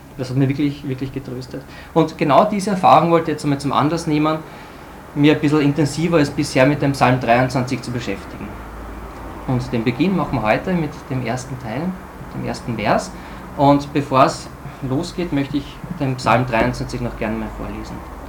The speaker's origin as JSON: {"language": "German", "region": "Burgenland", "country": "Austria", "said": "Also, als Burgenländer ist mir das einfach viel zu grau, die Menschen sind oft schlecht aufgelegt"}